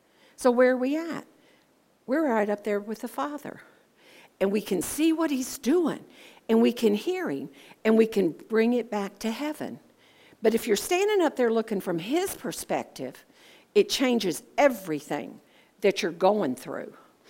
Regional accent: Georgia, United States; I'm from Georgia. It's a hot down here

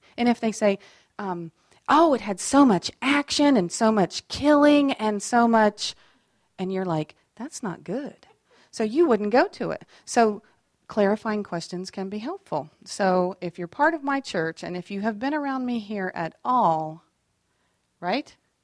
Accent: Appalachia, United States; Well, I'm an Appalachian woman, and here's how we would say it.

